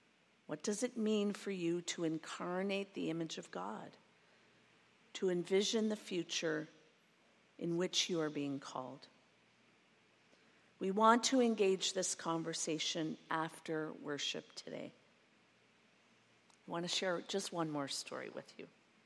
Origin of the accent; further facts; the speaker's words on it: Stratford, Ontario, Canada; I was born in Stratford, grew up in Stratford, and moved to Montreal.